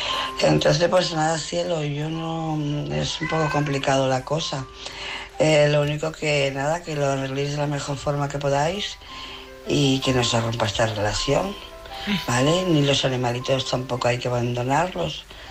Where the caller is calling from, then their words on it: Barcelona, Catalonia, Spain; de Barcelona. Mi mensaje es para